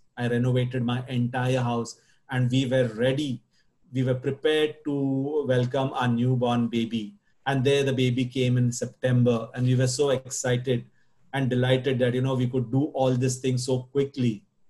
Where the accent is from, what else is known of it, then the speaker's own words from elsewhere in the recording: Kalina, Maharashtra, India; I was born and brought up in Kalina.